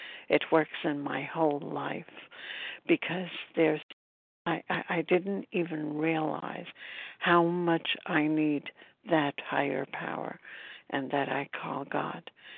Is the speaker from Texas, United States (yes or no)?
no; Brooklyn, New York, United States; I am from Brooklyn, New York.